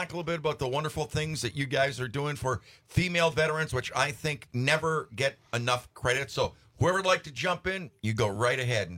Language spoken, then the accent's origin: English; Alaska, United States; I'm from Alaska. I can handle this.